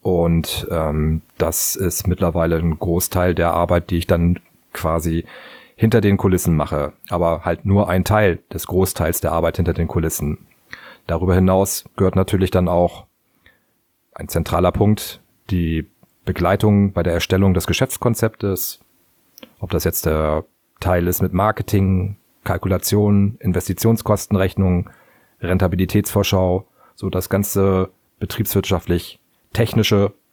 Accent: Cuxhaven, Lower Saxony, Germany; weil Cuxhaven ist mein Heimatort und auch der Ort, in dem ich wohne.

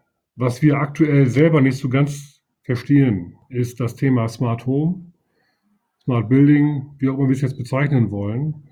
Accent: Leer, Lower Saxony, Germany; now in Oldenburg, Germany; Ja, dann wohne ich in Oldenburg. Ich bin gebürtiger Ostfriese, ich komme also aus Leer. Also für alle, die jetzt zuhören, uns Ostfriesen gibt es wirklich. Und bin seit gut 15 Jahren hier in Oldenburg, Wahl-Oldenburger.

